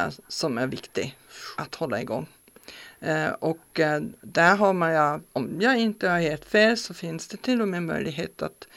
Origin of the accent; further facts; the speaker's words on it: Germany; now in Sweden; I Tyskland, där jag kommer ifrån, finns inte kyrkoval.